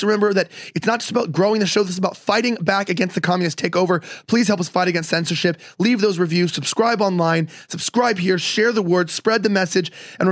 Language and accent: English; Los Angeles, California, United States; now in Texas, United States; I'm from LA. I'll never fully lose my accent. It's gone away 50% since I've moved to Texas.